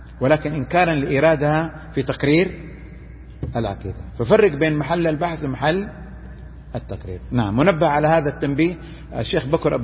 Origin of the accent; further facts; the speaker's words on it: Saudi Arabia; هذه الجماعة سيطرت على التعليم عندنا في السعودية 60 سنة، يعني تربينا عليها صح؟